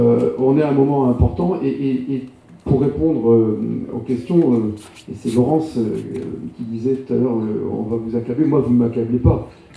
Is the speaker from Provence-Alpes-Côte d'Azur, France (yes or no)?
yes; Cannes, Provence-Alpes-Côte d'Azur, France; also born or lived in Jura; avant de revenir chez moi à Cannes.